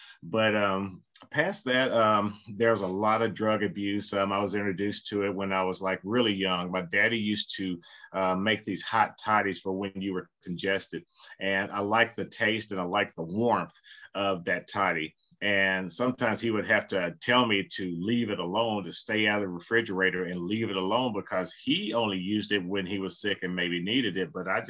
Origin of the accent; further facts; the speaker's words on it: Bowling Green, Kentucky, United States; now in Elizabethtown, United States; I live in Elizabethtown, Kentucky. I'm from Bowling Green, Kentucky.